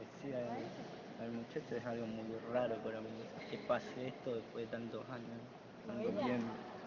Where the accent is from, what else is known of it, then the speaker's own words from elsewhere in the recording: El Dorado, Misiones, Argentina; Del Dorado, Misiones.